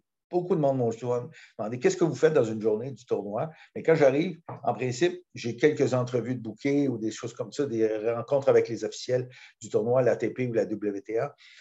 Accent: Granby, Quebec, Canada; born or raised there

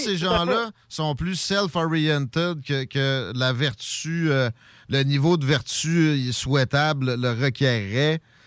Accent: Quebec, Canada; Moi, je suis un Canadien français, puis j'ai pas peur de le dire, OK? Par contre, Mon origine est complexe à mettre en mots maintenant parce que là, je suis un Québécois.

